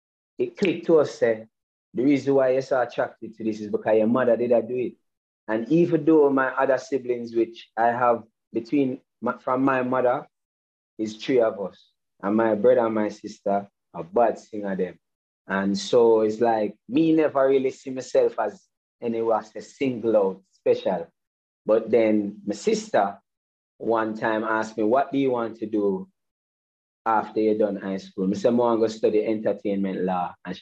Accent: Portmore, Saint Catherine, Jamaica; I grew up in St. Catherine, Portmore, between Portmore and Spanish Town.

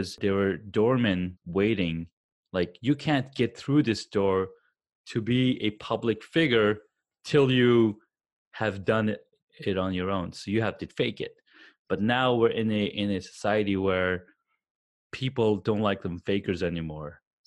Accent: Saudi Arabia; also born or lived in Pakistan; now in United States; I grew up in Saudi Arabia. I was born in Pakistan. And, you know, I went to school in a boys-only school.

